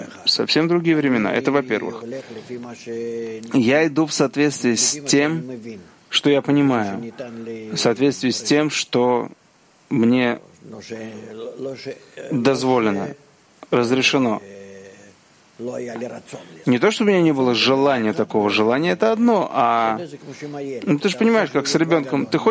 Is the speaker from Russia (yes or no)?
no; Vitebsk, Vitebsk Region, Belarus; я еще жил в своем городе, где я родился, в Витебске